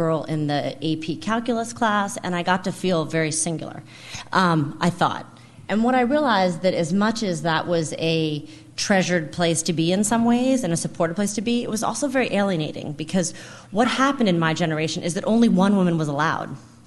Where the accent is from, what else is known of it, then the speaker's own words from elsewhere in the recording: Massachusetts, United States; I'm actually from Massachusetts, and so even though I've lived in New York longer than I lived in Massachusetts at this point in my life, coming to Massachusetts feels like coming home.